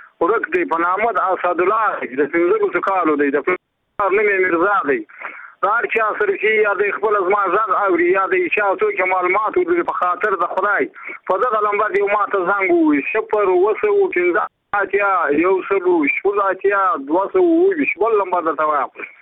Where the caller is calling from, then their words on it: Badghis, Afghanistan; زه په خپل د بادغیس ولایت یم